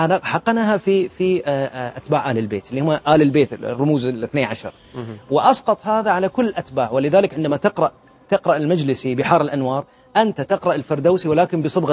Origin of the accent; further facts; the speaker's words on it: Bahrain; عيسى قاسم موجود عندنا في البحرين